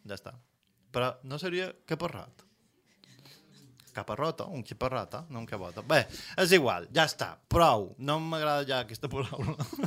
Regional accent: Campos, Balearic Islands, Spain; Jo som de Campos o de Mallorca.

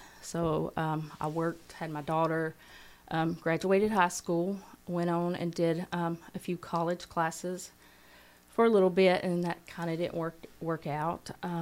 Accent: Eva, Alabama, United States; I was raised in Eva, Alabama. A lot of people don't know where that's at. It's a four-way stop.

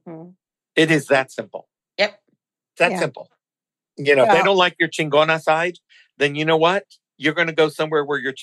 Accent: Texas, United States; I grew up in Texas, and it's just bullshit.

